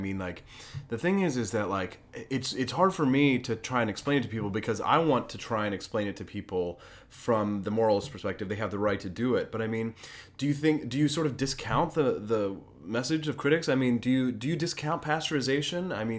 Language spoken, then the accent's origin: English; Virginia, United States; one in your home state of Maryland and one in my home state of Virginia.